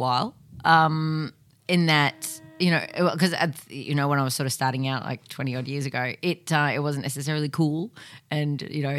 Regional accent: Moorabbin, Victoria, Australia; also born or lived in Preston; No, I was born in Preston, but yeah, we moved out to Moorabbin, when I was about four. So, and then I've been there the whole time.

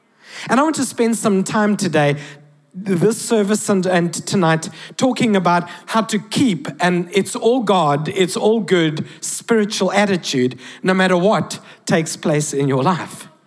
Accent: Cyprus; Hey, I'm from Cyprus. It's a place in the Bible.

